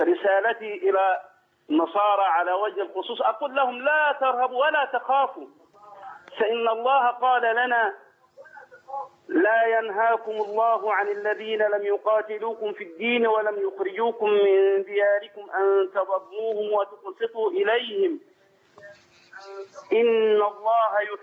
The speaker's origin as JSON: {"language": "Arabic", "town": "Abu Tisht", "region": "Qena Governorate", "country": "Egypt", "tie": "born or raised there", "lives_now": "Saudi Arabia", "said": "انا احد ابناء قنا من مركز ابو تشي والعصبيات تقتلنا"}